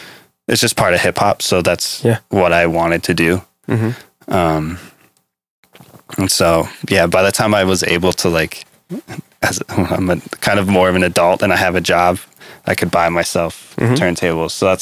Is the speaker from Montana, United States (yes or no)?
yes; Bozeman, Montana, United States; Like Bozeman area, a really small town of like 1,000 people total.